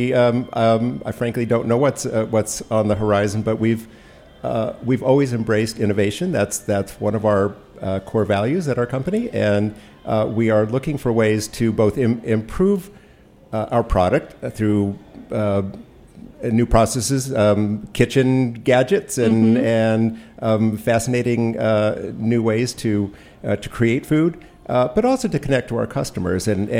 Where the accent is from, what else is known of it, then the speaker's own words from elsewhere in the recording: Baltimore, Maryland, United States; moved away as an adult; now in Washington, United States; I grew up in Baltimore and came to school at Georgetown and took a job as a caterer working evenings.